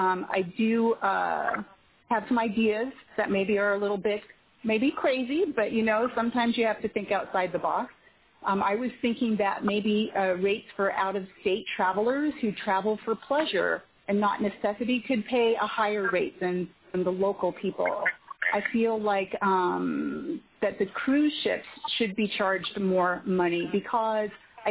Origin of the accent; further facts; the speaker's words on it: Juneau, Alaska, United States; now in Mill Creek, United States; I live down in the Mill Creek, Washington area, just north of Seattle. I was born and raised in Juneau.